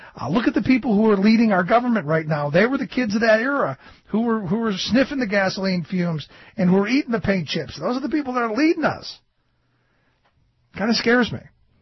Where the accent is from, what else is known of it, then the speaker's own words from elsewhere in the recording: Cleveland, Ohio, United States; where I grew up in Cleveland, the home of the Clean Air and Clean Water Act.